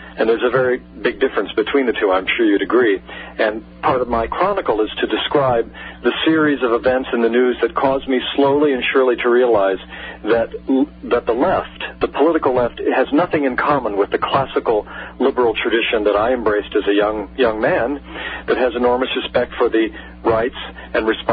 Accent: Ohio, United States; there was, in fact, in my hometown in Ohio, there was a great deal of bigotry. It was a town where you could get in trouble just for being black or Catholic or Jewish.

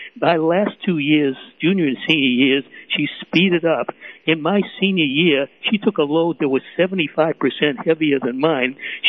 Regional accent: Boston, Massachusetts, United States; I came from a very ordinary lower middle class household. I grew up in Boston. I always dreamed of being able to go to Harvard.

